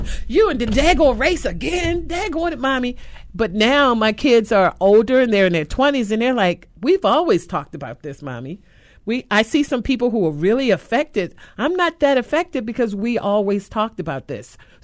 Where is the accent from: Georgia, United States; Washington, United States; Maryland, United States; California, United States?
Maryland, United States; Baltimore; because I was raised in Baltimore, there was also some love in the community. And there was also a sense of village.